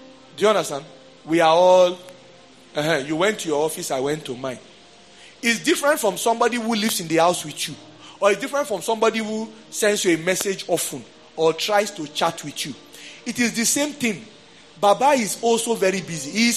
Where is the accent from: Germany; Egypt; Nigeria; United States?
Nigeria; now in United Kingdom; Me, I'm a Nigerian.